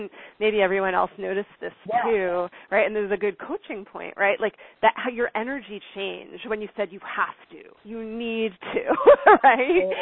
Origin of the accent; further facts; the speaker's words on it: North Carolina, United States; Who is this from my hometown in North Carolina?